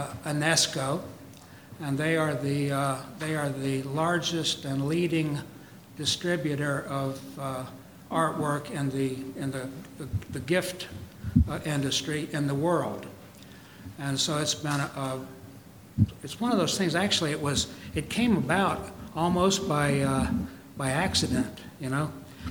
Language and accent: English; York, Pennsylvania, United States; in my hometown, my stomping grounds, you know. I was raised in York